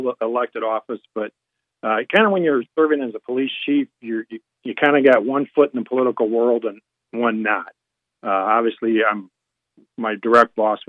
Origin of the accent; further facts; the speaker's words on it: Crown Point, Indiana, United States; stay in Crown Point. Like I said, it's my hometown, and I just love living here.